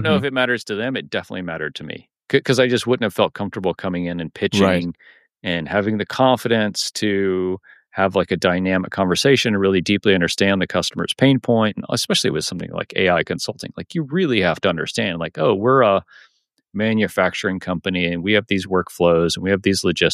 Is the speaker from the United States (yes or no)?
yes; United States; first language English; I, as a American native English speaking person, have an advantage just because, you know, English is the kind of universal language of business.